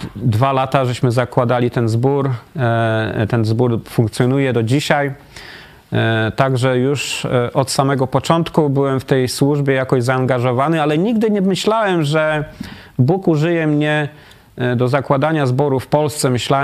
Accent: Wrocław, Lower Silesian Voivodeship, Poland; Mimo to, że ja jestem z Wrocławia, żona z Gdyni, jednak zdecydowaliśmy, że przyjedziemy do miasta, gdzie nikogo nie znamy.

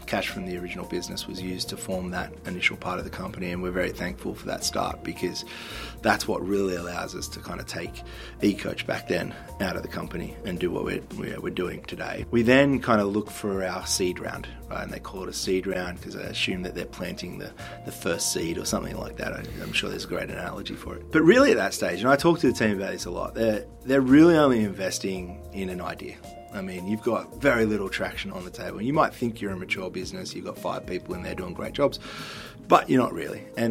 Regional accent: Arkansas, United States; you know, hey, I'm from Arkansas.

